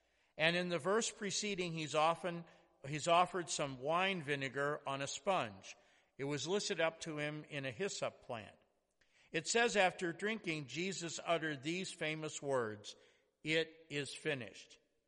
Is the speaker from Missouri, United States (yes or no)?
yes; St. Louis, Missouri, United States; I grew up in South St. Louis City, and I lived in a fairly homogeneous neighborhood.